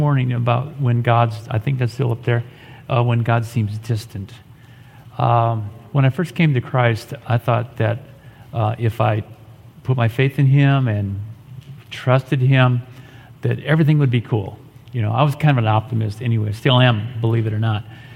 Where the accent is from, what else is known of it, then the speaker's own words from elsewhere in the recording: Iowa, United States; moved away as an adult; I had no desire to move to Vermont. I grew up in Iowa. I don't like winter. I don't like cold.